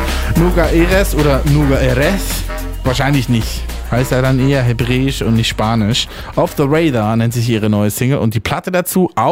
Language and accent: German; Lucerne, Switzerland; deswegen sind wir Schweizer, besonders die Luzerner, extrem gut aussehend.